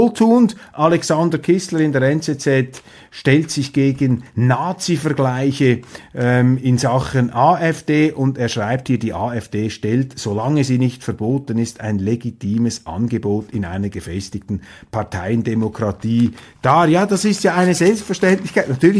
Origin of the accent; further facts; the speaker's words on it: Switzerland; Und da runzelt man als Schweizer die Stirn.